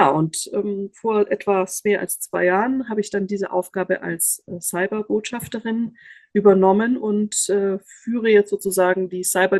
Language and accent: German; Bavaria, Germany; Ich bin aus Bayern, das hört man jetzt nicht mehr, aber es prägt sehr meine Identität, sozusagen Laptop und Lederhosen in der weiblichen Form.